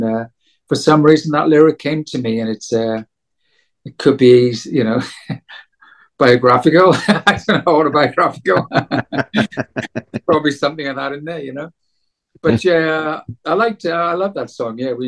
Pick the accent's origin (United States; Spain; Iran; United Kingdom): United Kingdom; Wales; Went to my home country of South Wales and in darkest winter.